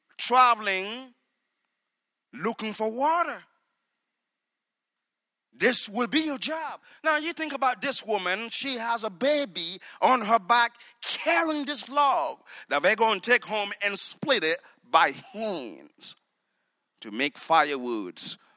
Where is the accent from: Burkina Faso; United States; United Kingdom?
Burkina Faso; So I was born in Burkina Faso. I grew up in Burkina Faso.